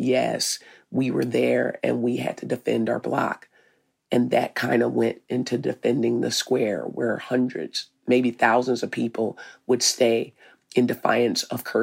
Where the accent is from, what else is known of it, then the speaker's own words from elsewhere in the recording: Arkansas, United States; Now I'm from Arkansas. I didn't know what sketchy meant.